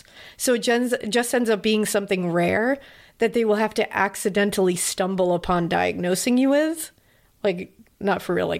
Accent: United States; I'm sorry. I'm American.

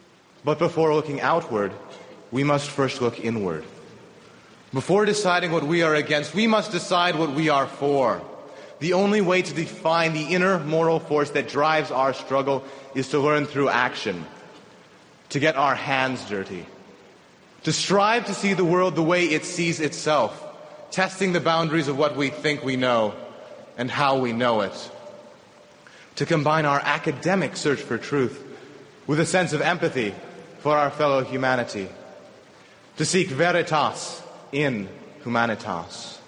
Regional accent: United States; As a Muslim and as an American, I am commanded to stand up for the protection of life and liberty

